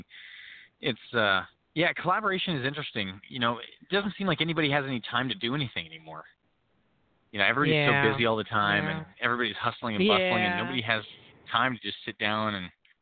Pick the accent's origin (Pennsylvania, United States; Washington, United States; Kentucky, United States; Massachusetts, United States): Washington, United States; In Seattle and Tacoma here in my, near my hometown